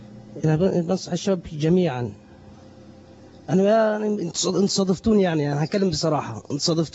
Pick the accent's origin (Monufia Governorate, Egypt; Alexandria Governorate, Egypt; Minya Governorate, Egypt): Monufia Governorate, Egypt